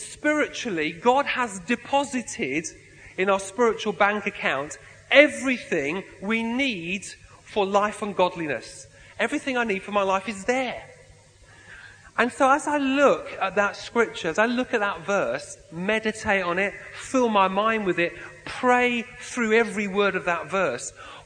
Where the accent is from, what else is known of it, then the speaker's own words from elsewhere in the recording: Yorkshire and the Humber, United Kingdom; I'm a Yorkshireman, you see, so a bit of commonality there.